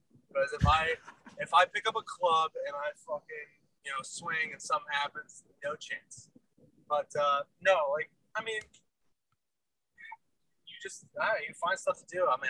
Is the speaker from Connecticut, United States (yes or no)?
yes; Connecticut, United States; But like, okay, I'm from Connecticut